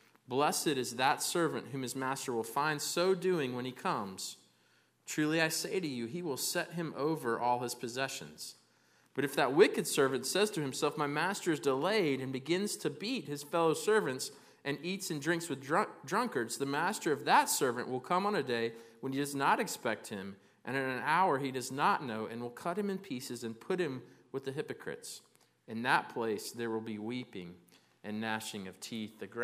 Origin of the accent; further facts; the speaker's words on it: Galveston, Texas, United States; born there; Now, I was born in Galveston, Texas, and I only lived there for about 3 weeks after I was born.